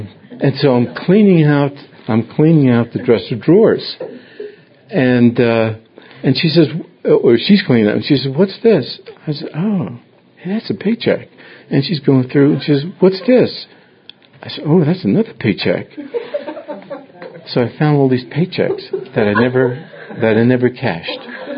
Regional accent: New York City, New York, United States; I'm from New York City, tenement house. An apartment is good enough for me. And I was raised in a tenement house lived there for 24 years.

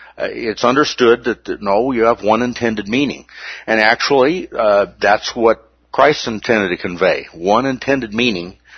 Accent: Colorado, United States; One of the reasons is because we're from Colorado, the whole idea of what's a mountain, we need to do a little bit of downgrading on here.

